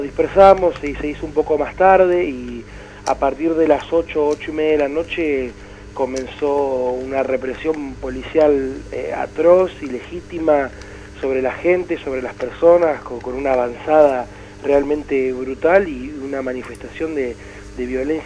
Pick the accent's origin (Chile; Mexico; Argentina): Argentina; Azul, Buenos Aires Province; now in Tandil, Argentina; yo soy azuleño, soy de la Ciudad Azul, estoy estudiando en Tandil hace casi 2 años.